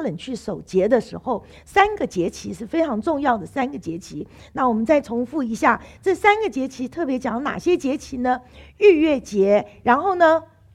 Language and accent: Chinese; United States; 我们美国人的感恩节是十一月的最后一个礼拜四